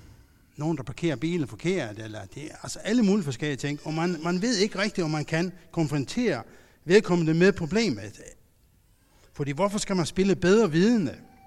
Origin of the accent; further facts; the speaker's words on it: Faroe Islands; Og nu kommer jeg selv fra Færøerne